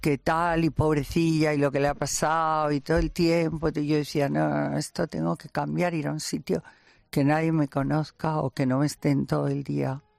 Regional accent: Madrid, Community of Madrid, Spain; No, y soy madrileña

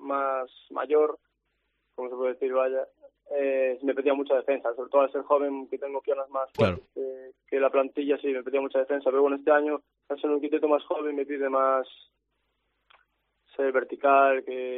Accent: Santiago de Compostela, Galicia, Spain; como yo, que soy de aquí, de Santiago, parte de Capital

